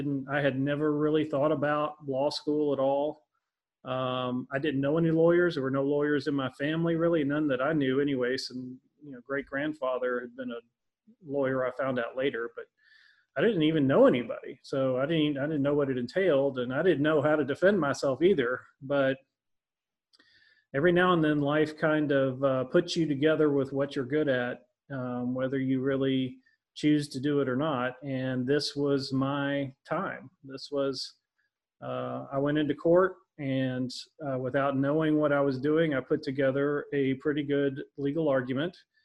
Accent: Louisville, Kentucky, United States; I grew up in Louisville, Kentucky. You know, my family was not wealthy.

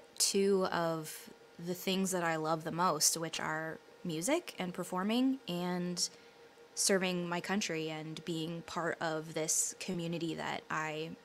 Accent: New York, United States; Yeah, I'm from the Hudson Valley.

